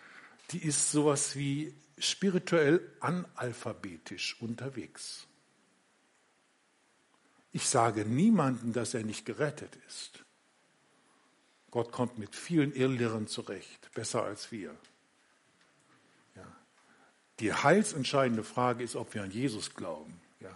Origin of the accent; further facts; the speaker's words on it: Minden, North Rhine-Westphalia, Germany; also born or lived in Bückeburg; ich bin in Minden in der Gemeinde damals mit aufgewachsen und Bückeburg.